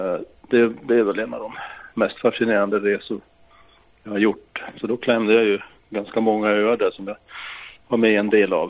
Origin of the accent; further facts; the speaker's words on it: Norrbotten County, Sweden; Jo, jag kommer från Norrbotten ursprungligen och har vandrat mycket i våra fjäll.